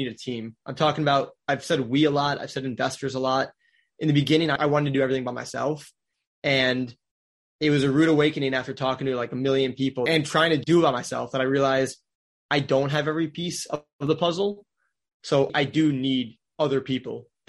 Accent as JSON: {"language": "English", "region": "Wisconsin", "country": "United States", "tie": "born or raised there", "lives_now": "Orlando, United States", "said": "I grew up in Wisconsin. So for me, it's not some foreign place"}